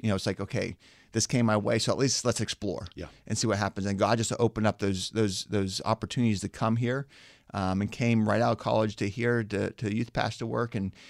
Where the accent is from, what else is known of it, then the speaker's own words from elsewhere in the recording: Pittsburgh, Pennsylvania, United States; And I remember when I was 9 years old, I grew up in Pittsburgh, and I was at a local fast food place on McKnight Road.